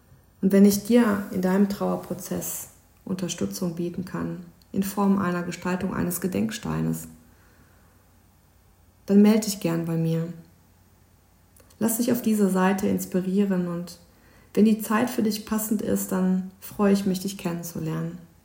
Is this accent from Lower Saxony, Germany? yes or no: no; Aachen, North Rhine-Westphalia, Germany; born there; in Aachen geboren. Und dort lebe ich zusammen mit meinem Partner und unserer Katze Sally.